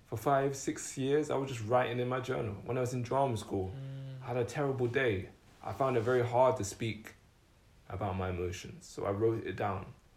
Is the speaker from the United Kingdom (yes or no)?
yes; United Kingdom; We exist in between this plane of being Caribbean and being British.